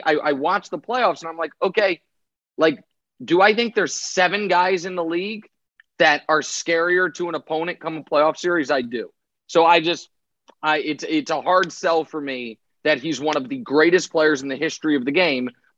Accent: Kansas City, Missouri, United States; I mean, I'm from Kansas City, Missouri. So I'm an NBA free agent by birth, right? I was born in 1984. The Kings left where I was born.

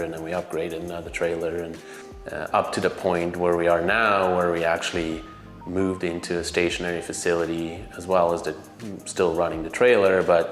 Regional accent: Switzerland; moved away as an adult; now in Canada; Born and raised in Switzerland. Both my parents grew up on farms. I didn't, but close enough.

